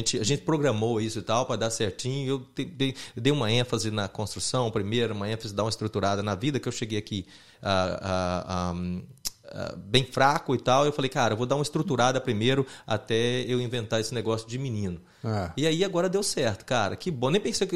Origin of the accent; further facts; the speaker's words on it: Uberlândia, Minas Gerais, Brazil; Eu sou de Uberlândia. Na verdade, eu nasci em Patos de Minas.